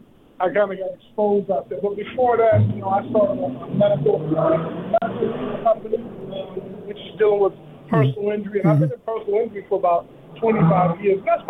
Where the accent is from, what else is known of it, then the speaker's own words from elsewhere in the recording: Las Vegas, Nevada, United States; also born or lived in Riverside; So I was born here in Las Vegas, Nevada, and I went back and forth between Riverside. I have family in Riverside, California. But mostly my childhood was in Las Vegas.